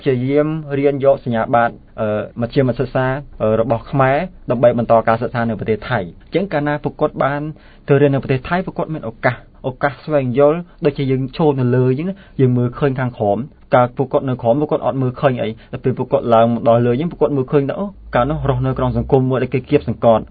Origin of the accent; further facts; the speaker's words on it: Mekong Delta, Vietnam; ដូចជារូបខ្ញុំមកពីកម្ពុជាក្រមបន្ទាន់ហ្នឹង